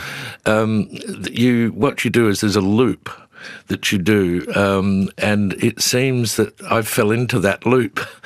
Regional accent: Port Adelaide, South Australia, Australia; And I grew up in Port Adelaide. And so it was a very familiar town and a feel, just the language was different.

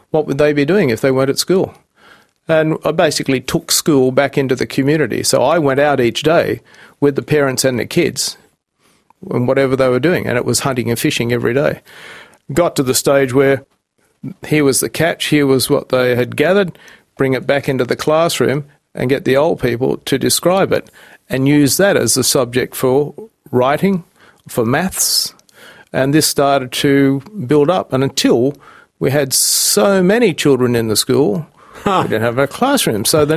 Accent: Australia; And so I found being very open and being Australian has helped enormously.

